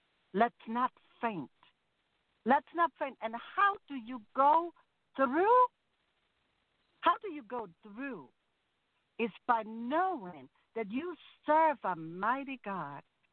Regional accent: Germany; now in United States; not just here in the United States, as you can hear. I'm originally from Germany

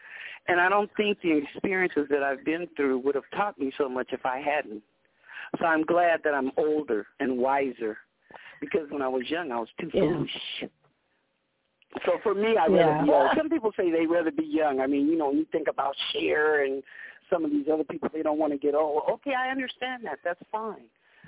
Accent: United States; That's why I say I'm glad I'm American. I live in America

